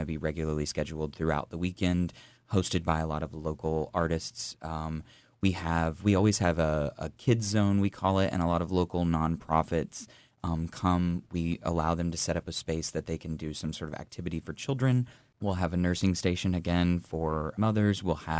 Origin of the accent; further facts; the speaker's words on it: Winchester, Kentucky, United States; It's a gathering place, I think, for Lexington, even since I was a young kid, and I grew up in Winchester, so we would always come over to the Woodland Art Fair.